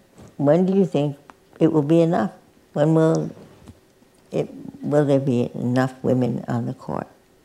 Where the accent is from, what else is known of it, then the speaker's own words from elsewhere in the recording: Brooklyn, New York, United States; We were both born and bred in Brooklyn, New York.